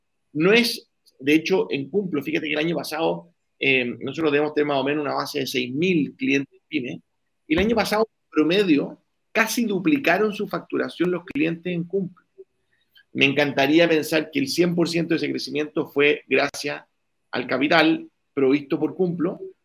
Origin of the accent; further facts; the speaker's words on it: United States; born there; Spanish is a second language; En Estados Unidos, yo nací en Estados Unidos, la mitad de mi familia es de Nueva York